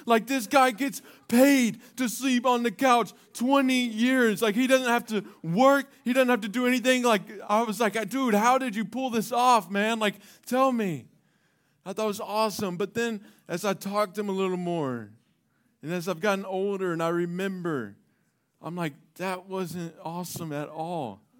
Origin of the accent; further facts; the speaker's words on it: Dallas, Texas, United States; like I grew up in Dallas, so it's been 20 years since my dad had gone back to Arkansas.